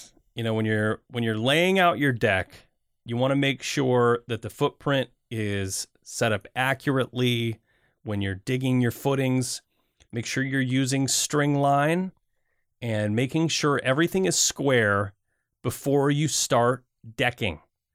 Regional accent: Michigan, United States; now in Portland, United States; I grew up in Michigan, and we would have to put our fence posts and deck posts 4 feet down.

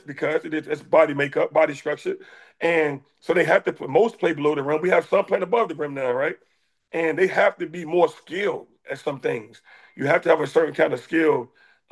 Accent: Norfolk, Virginia, United States; But I'm from Norfolk, so I always wanted to go home.

